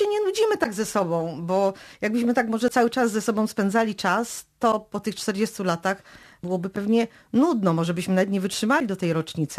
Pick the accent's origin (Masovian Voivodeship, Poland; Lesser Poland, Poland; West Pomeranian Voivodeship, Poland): Masovian Voivodeship, Poland; Radom; now in Kielce, Poland; Ja jestem z Radomia, on pochodzi spod Radomia, on przyjechał do Kielc, ja przyjechałam do Kielc.